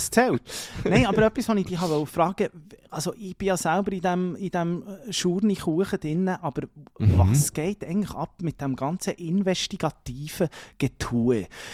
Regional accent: Colombia; Bogota, in meinem Heimatland.

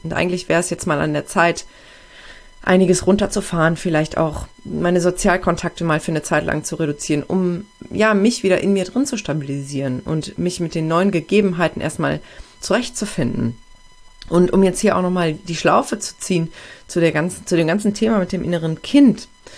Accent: Aachen, North Rhine-Westphalia, Germany; ich verlasse jetzt meine Heimatstadt Aachen, wo ich eigentlich immer gelebt habe. Ich war zwar viel im Ausland unterwegs, aber immer nur für eine begrenzte Zeit

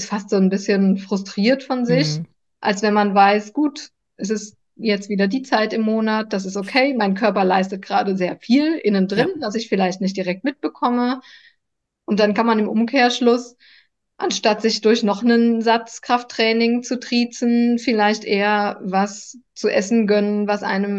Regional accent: Saarland, Germany; ich komme ja aus dem Saarland

